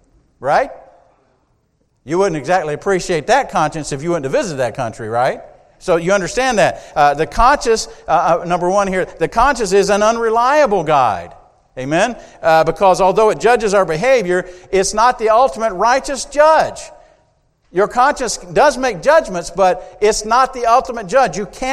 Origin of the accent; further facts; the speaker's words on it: the South, United States; I was raised in the South, and my father was a good Southern gentleman, a man of his word, an honest man.